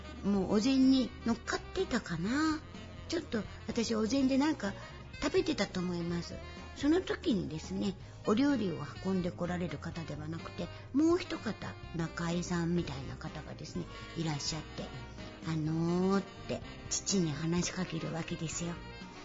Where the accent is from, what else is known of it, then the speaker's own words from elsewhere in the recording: Kyoto, Japan; 子供の頃私は京都の京都市に住んでおりましたけれども